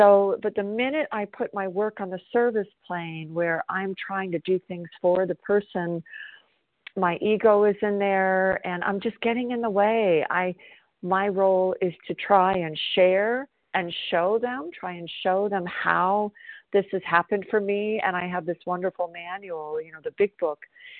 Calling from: South Carolina, United States; I'm calling from South Carolina.

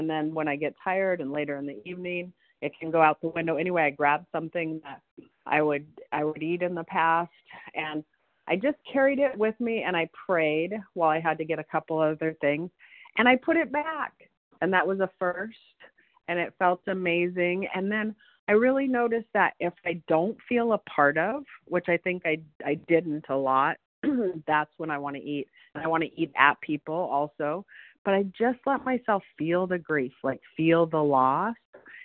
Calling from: California, United States; I'm calling from Northern California.

